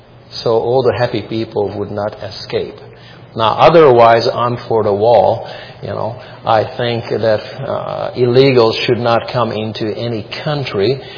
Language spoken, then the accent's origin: English; Hungary; born there; English is a second language; I myself, when I was born in 1972 in Hungary behind the Iron Curtain, I was enrolled into an elementary school